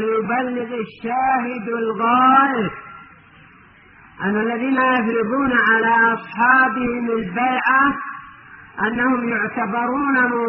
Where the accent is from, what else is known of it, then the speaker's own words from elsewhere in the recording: Yemen; خصوصا عندنا في اليمن